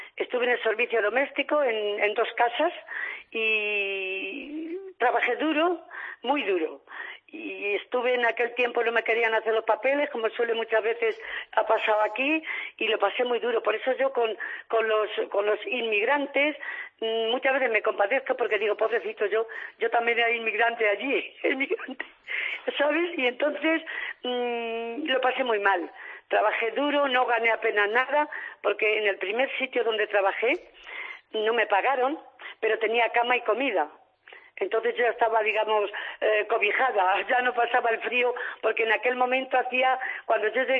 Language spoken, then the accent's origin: Spanish; Spain; soy española, pero de nacimiento, porque he venido a morirme a mi pueblo. Luego soy española de pura cepa.